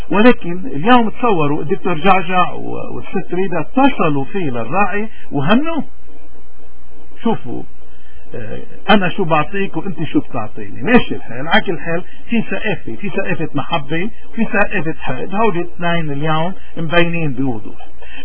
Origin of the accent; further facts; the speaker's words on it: Lebanon; بيحكي فيها اللي نحن يشبهونا كلبنانيين